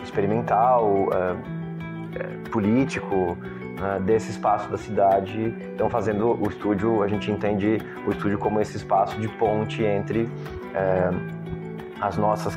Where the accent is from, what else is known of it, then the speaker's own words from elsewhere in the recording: Santa Catarina, Brazil; moved away as an adult; also born or lived in Florianópolis; now in São Paulo, Brazil; sou do interior de Santa Catarina e vou para Florianópolis fazer a graduação. Depois de formado, vim para São Paulo para fazer mestrado e doutorado.